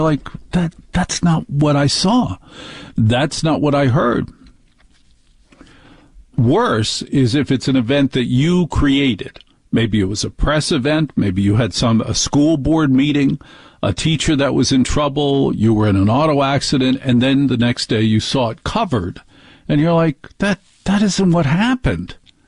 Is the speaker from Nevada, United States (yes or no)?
no; New Jersey, United States; But more importantly, as a child, growing up in New Jersey is a matriarchy.